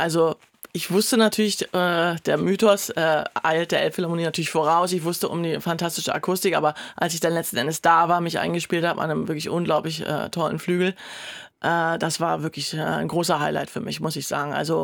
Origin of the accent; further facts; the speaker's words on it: East Germany, Germany; Ich bin ja in der DDR groß geworden.